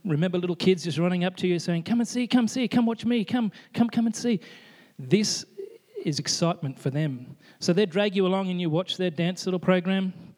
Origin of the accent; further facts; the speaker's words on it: Australia; We had a family in a church that we were involved with in Brisbane, Australia. As you can tell, I am Australian